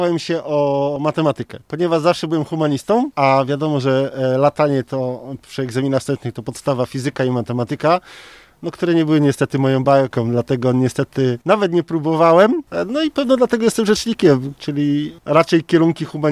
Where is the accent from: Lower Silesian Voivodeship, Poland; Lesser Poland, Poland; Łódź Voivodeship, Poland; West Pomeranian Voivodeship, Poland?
Łódź Voivodeship, Poland; Łask; Trafiłem też później do Łasku, tam gdzie się urodziłem, gdzie się wychowałem.